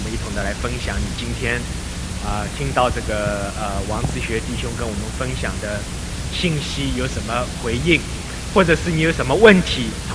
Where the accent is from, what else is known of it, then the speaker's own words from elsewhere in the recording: China; 我是从大陆来的